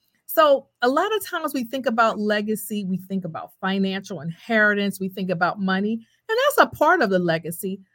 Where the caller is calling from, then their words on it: Delaware, United States; coming from Delaware. I know you're probably thinking, where is Delaware? We're the first state, and that's where I'm coming from.